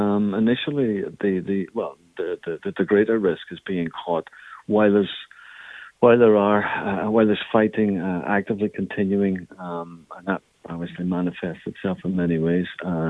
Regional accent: Ireland; okay, as an Irish citizen, you can go to the French embassy.

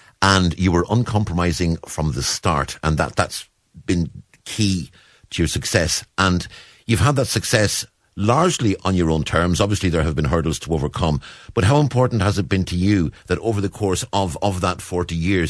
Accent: Ireland; I'm proud of being Irish, but we ain't without our faults

